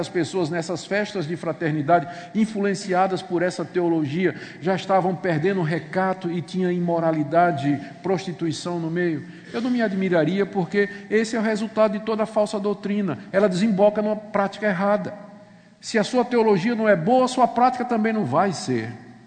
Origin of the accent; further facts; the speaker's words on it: Recife, Pernambuco, Brazil; Eu cresci em Recife, cidade praieira, praias maravilhosas que têm um nome exatamente porque as praias são protegidas por uma fileira de arrecifes, não é?